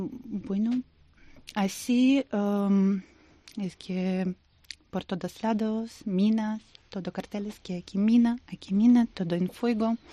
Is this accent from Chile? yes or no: no; Bucha, Kyiv Oblast, Ukraine; Spanish is a second language; Yo soy de Bucha y mi ciudad estaba ocupada desde primer momento. Y como estamos cerca de Bielorrusia